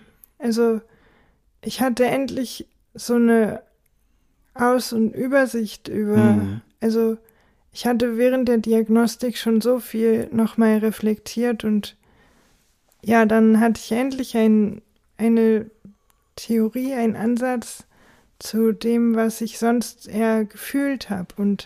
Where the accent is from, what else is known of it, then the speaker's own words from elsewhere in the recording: Braunschweig, Lower Saxony, Germany; now in Bremen, Germany; Also, ich bin ja aus Braunschweig hierher gezogen